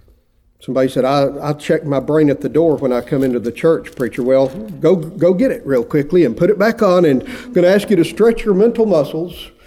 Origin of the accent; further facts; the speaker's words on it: Texas, United States; Old Primitive Baptist preachers, when I was a boy growing up in Texas, used to talk about the two functions of the Holy Ghost.